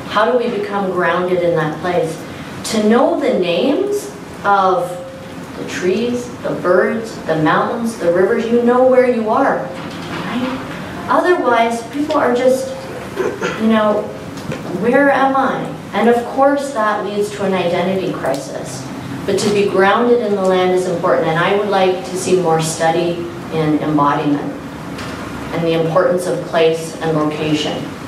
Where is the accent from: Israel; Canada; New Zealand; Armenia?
Canada; also born or lived in United States; But I'm an Americanized Canadian. So I'm Canadian, I lived in America for over 20 years, went back to Canada.